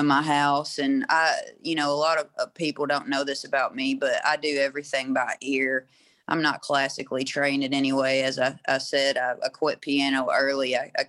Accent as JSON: {"language": "English", "town": "Hickman", "region": "Kentucky", "country": "United States", "tie": "born or raised there", "also_born_or_lived": "Western Tennessee", "lives_now": "Murray, United States", "said": "Well, I was born in Western Tennessee, but yeah, raised in Kentucky. Originally, I'm from a little river town called Hickman, Kentucky, that's on the Mississippi River, and it's the most western tip, but currently I reside in Murray, Kentucky."}